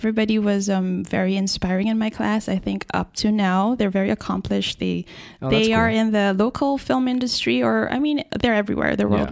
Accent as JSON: {"language": "English", "country": "Philippines", "lives_now": "Singapore", "said": "I'm producer at Group X. It's a media production company based in Singapore. Mm-hmm. I've been working there for 7 years, but I'm originally from the Philippines."}